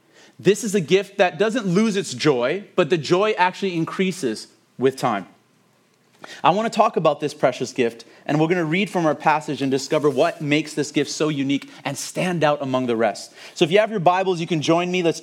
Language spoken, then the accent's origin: English; Hamilton, Ontario, Canada; I grew up in Hamilton, Ontario, and in Hamilton, we didn't have a lot of money to our names. We were actually quite poor